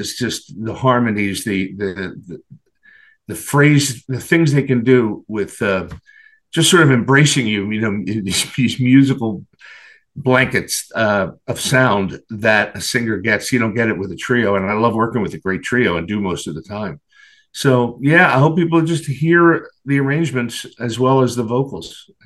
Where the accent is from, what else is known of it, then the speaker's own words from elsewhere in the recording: Philadelphia, Pennsylvania, United States; which is my tribute to my hometown and a little poke in the eye